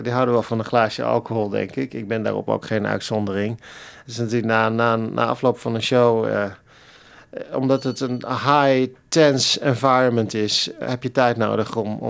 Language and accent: Dutch; Netherlands; moved away as an adult; als echte Hollander... zou ik natuurlijk eigenlijk met de fiets moeten gaan. Cello op mijn rug, zoals ik dat in Nederland ook deed.